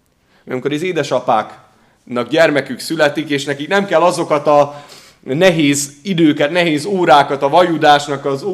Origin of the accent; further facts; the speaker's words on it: Nyíregyháza, Szabolcs-Szatmár-Bereg, Hungary; Én bár nyíregyházi vagyok, de rengeteg időt töltöttem anyai nagymamámnál még gyermekkoromban, Nagycserkeszen.